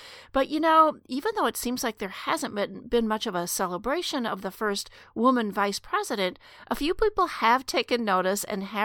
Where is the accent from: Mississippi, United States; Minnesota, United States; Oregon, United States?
Minnesota, United States; And I'm a girl from Minnesota, so I know that one well.